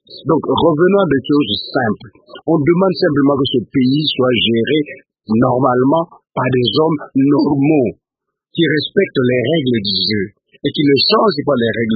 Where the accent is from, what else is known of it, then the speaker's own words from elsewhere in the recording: DR Congo; nous sommes Congolais, c'est notre pays